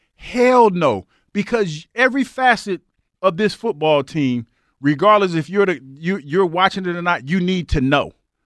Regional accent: Ohio, United States; I think I can ask you this because we're from Ohio.

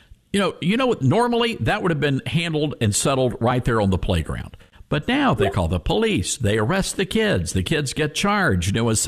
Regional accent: Deep South, United States; I grew up in the Deep South, but I think we share the same values with a lot of folks there in Maine.

